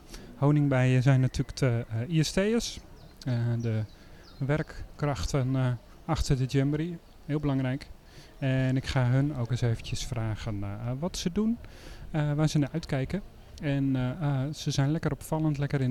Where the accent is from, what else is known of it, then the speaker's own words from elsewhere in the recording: Olmen, Antwerp, Belgium; want ik kom uit Olmen